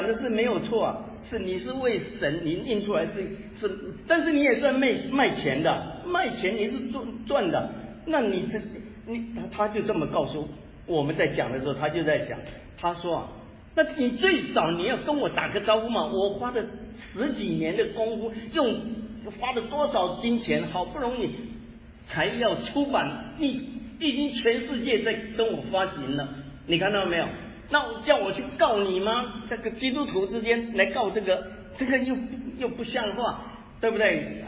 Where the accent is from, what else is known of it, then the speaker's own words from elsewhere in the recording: Taiwan; now in United States; 我是从台湾来的啊，我是到美国才信主的，所以当年我在台湾的时候啊